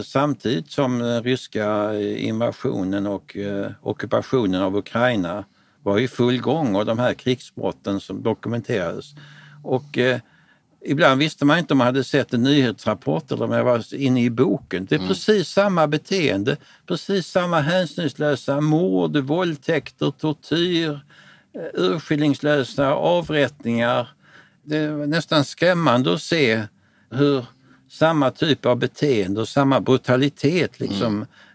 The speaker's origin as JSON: {"language": "Swedish", "town": "Lund", "region": "Skåne", "country": "Sweden", "tie": "born or raised there", "said": "jag är född 1955 och det var ju så att det satt ju utrymningsplaner inför ett atomkrig i varenda trappuppgång i Lund där jag växte upp."}